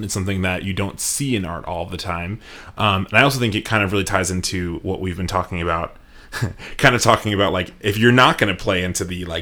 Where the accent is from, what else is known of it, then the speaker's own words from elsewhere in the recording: East Coast, United States; and obviously I'm like from the East Coast, like I don't know a ton about like